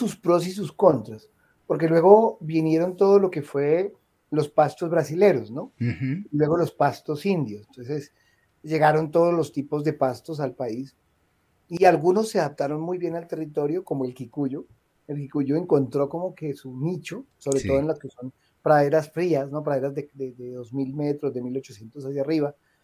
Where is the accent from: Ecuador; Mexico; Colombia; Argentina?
Colombia; Florencia, Caquetá; Yo recuerdo que pues yo soy de Florencia